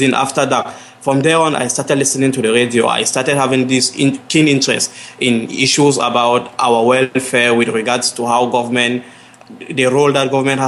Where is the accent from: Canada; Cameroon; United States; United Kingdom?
Cameroon; now in Chad; Even though I'm not in my home country, I'm right now in Chad. But it is not different from what the realities that we have in Cameroon.